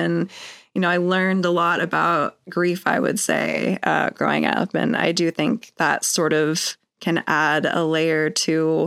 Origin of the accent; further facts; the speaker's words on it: Frankfort, Kentucky, United States; I was born and raised in Kentucky in this city called Frankfort. It is the capital of Kentucky, but it's kind of a small town.